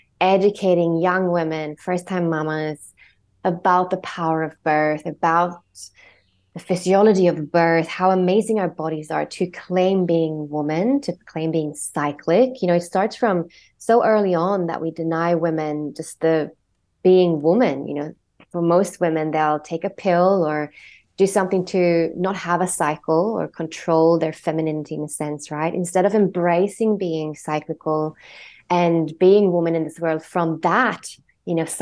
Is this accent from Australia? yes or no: yes; Australia; So I'm an Australian midwife. I became a midwife in Australia. I used to live in Byron Bay.